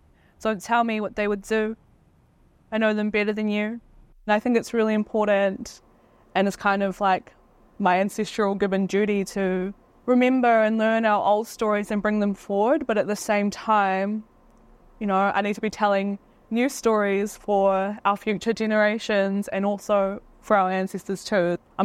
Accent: New Zealand; I would say I'm Maori, and then I would say I'm Pacifica or Polynesian, or Tangata Moana, people of the Pacific Ocean.

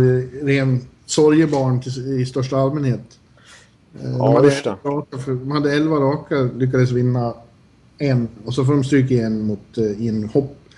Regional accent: Sweden; Ja, men jag är svensk, men så säger man i alla fall i Nordamerika.

